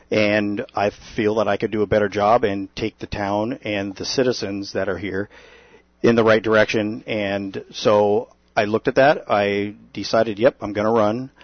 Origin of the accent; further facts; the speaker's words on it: California, United States; And a friend of ours, when I was growing up in California, he had a boat, his dad, and we came out here.